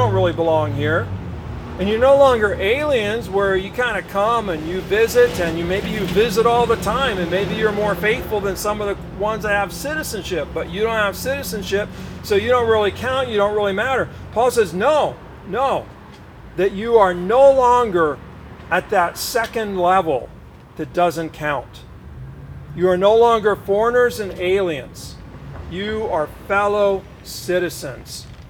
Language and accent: English; California, United States; everybody's looking at me like, where are you from? I'm from Southern California.